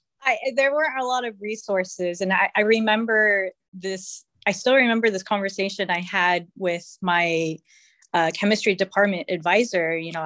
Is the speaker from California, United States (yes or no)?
yes; California, United States; So I'm from California and I'm local.